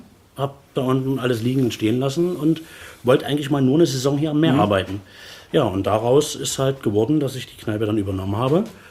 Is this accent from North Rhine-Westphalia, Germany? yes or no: no; Chemnitz, Saxony, Germany; also ich komme ursprünglich aus Chemnitz, habe im Marketing gearbeitet